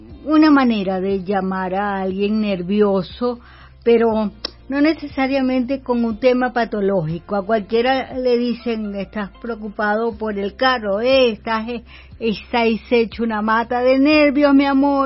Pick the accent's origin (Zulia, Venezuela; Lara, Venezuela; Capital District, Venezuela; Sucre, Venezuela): Zulia, Venezuela; Maracaibo; moved away as an adult; Yo salí de Maracaibo teniendo 25 años, hace ya casi el doble pronto.